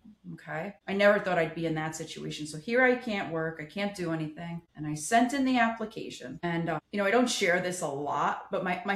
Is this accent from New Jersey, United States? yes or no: yes; New Jersey, United States; I'm actually from Northern New Jersey. I grew up in Northern New Jersey, was married in Northern New Jersey. I went to college in Northern New Jersey.